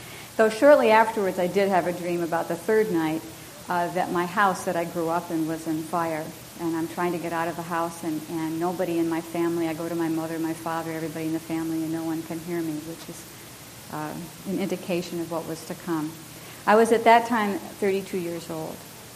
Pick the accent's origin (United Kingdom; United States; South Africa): United States; Potsdam, New York; I already mentioned that I was born in Potsdam, or spent most of my childhood in Potsdam, New York.